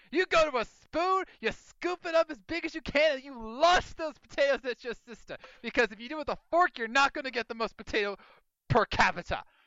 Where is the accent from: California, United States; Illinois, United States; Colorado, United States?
Illinois, United States; I'm from Illinois, dang it.